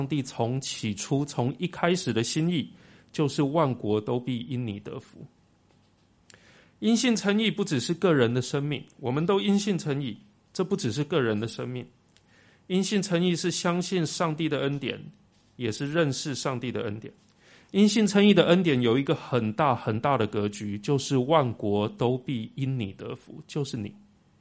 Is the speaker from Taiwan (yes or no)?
yes; Taiwan; 这个是我们台湾人说所谓媳妇熬成婆的心态。